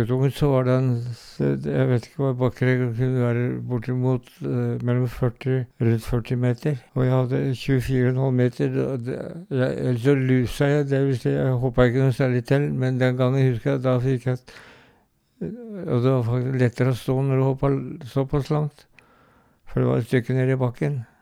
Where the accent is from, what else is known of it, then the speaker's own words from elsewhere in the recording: Skoger, Buskerud, Norway; i og med at jeg bodde i Skoger, så måtte jeg til Tønsberg. Så det var det som var sykehuset for de hjemme i Skoger eller Skauer, som vi sa.